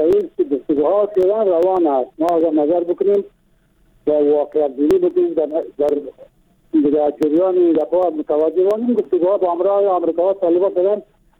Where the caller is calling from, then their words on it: Bamyan, Afghanistan; از بامیان هستم.